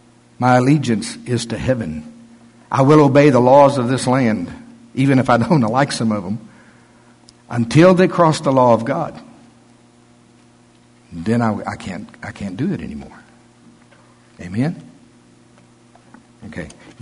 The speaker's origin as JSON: {"language": "English", "country": "United States", "said": "But I am an American, and I am a patriot, and I vote."}